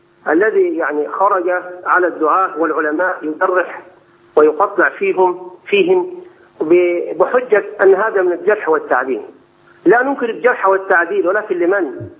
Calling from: Sohag, Sohag Governorate, Egypt; أنا أتصل من سوهاج إن شاء الله

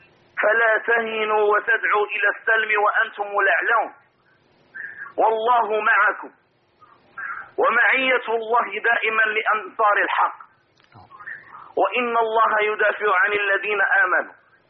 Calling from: Morocco; من المغرب

